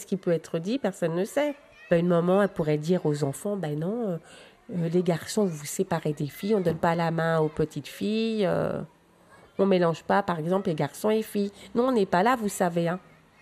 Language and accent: French; Aubervilliers, Île-de-France, France; je suis d'origine berbère. J'ai vécu toute ma jeunesse à Aubervilliers. J'ai quitté Aubervilliers pour m'installer dans l'Oise. Je suis née en France